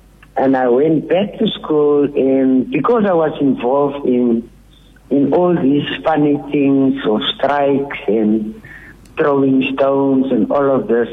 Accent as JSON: {"language": "English", "town": "Beaufort West", "region": "Western Cape", "country": "South Africa", "tie": "born or raised there", "said": "Man, I was born in Beaufort West. I went to school there. I attended Methodist Primary School in Beaufort West."}